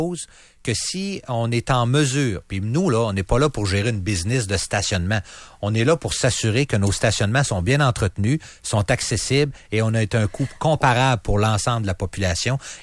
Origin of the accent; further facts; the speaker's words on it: Quebec City, Quebec, Canada; je suis de Québec